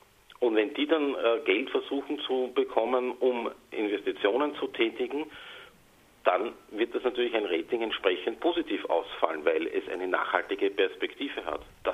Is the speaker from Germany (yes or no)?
no; Austria; Also man hört an meinem Akzent, dass ich aus Österreich komme